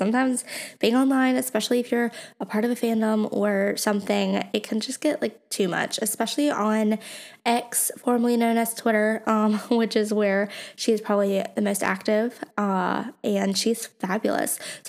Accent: Mobile, Alabama, United States; I recently found out that Taylor was in my hometown. So I live in Mobile, Alabama, which is like, where's that?

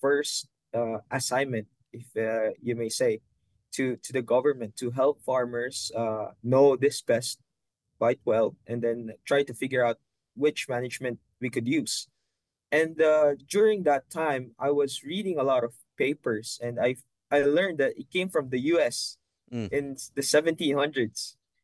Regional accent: Philippines; English is a second language; now in United States; I'm from the Philippines, and I'm a foreign student here at Michigan State.

